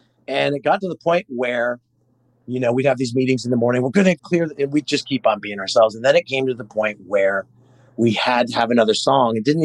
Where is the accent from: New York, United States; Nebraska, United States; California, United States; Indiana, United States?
California, United States; Palo Alto; Well, I grew up in Palo Alto, California.